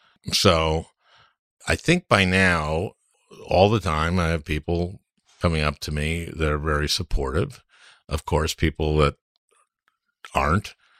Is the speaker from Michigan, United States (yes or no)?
no; St. Louis Park, Minnesota, United States; I grew up in St. Louis Park, and everybody in Minnesota knows what St. Louis Park is.